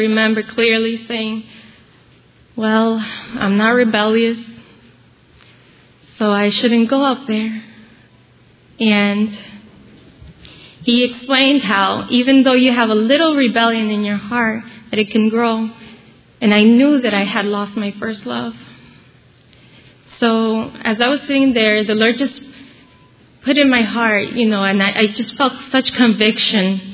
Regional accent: Bethlehem, Pennsylvania, United States; I'm from Bethlehem, Pennsylvania

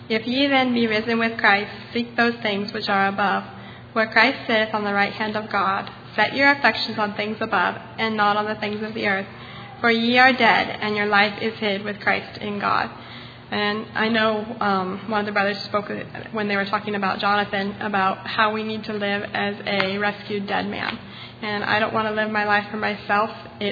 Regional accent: Idaho, United States; I'm from Northern Idaho

